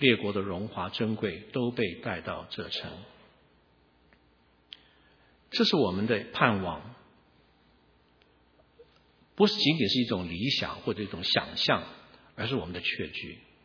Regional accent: Taiwan; now in California, United States; 那我要怎么介绍我自己呢？我是生长在台湾的广东人，我是现居加州的美国公民

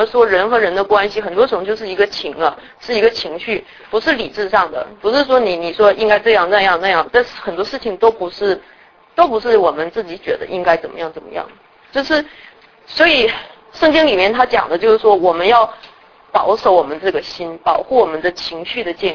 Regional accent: China; 这个概念是不是跟我们中国人是不一样的，因为我们华人的话我们就是要很融洽

